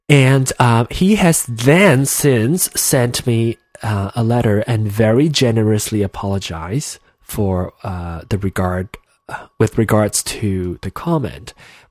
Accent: Malaysia; accent: Malaysian; But, so if I want to go back into my Malaysian accent, I would say I can't.

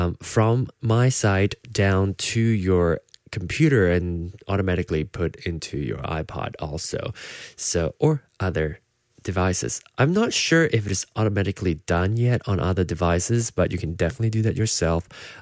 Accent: George Town, Penang, Malaysia; And of course, in Georgetown, Penang, my hometown, is 12:04 on Monday

